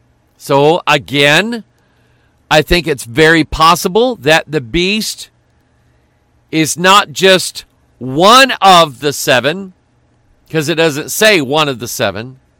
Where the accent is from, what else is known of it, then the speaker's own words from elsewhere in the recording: United States; I love being an American. I love America.